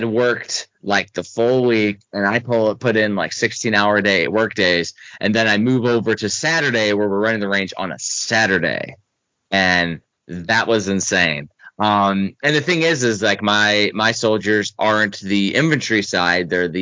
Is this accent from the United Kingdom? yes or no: no; Georgia, United States; Like I'm telling you, I came from Georgia. There was a damn desert of retro games in Georgia.